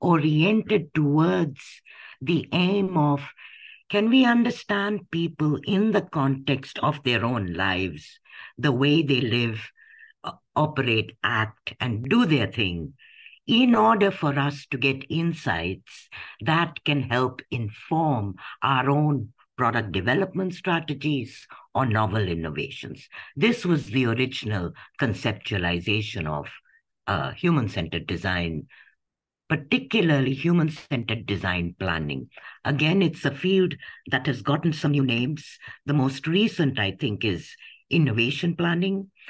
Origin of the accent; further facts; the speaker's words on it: India; The engineering degree, I guess, is more because I'm Indian, and that's what we all study.